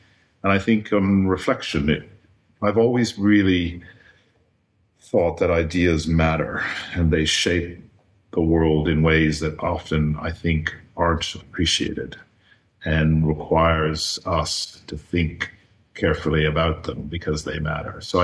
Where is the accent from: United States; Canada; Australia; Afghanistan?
Canada; Montreal, Quebec; My story that began growing up in Montreal, in Quebec, in a very multicultural, bilingual environment